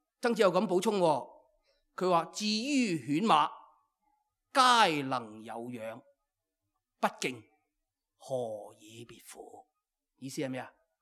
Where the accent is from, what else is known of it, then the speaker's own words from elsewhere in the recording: China; 我作为一个中国人，我就容易明白什么叫做孝顺。